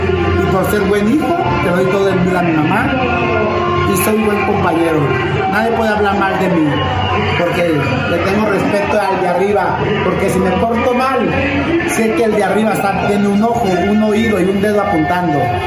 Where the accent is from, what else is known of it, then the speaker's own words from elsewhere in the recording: Torreón, Coahuila, Mexico; Él es de Saltillo, yo soy de Torreón.